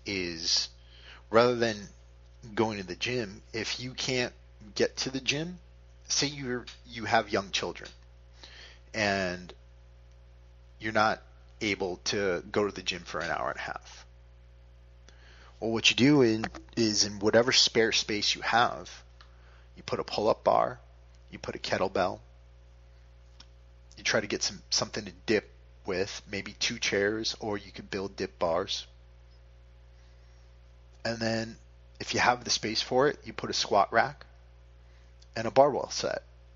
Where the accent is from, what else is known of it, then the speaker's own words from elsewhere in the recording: Connecticut, United States; I'll be in Connecticut next week. That's my home state.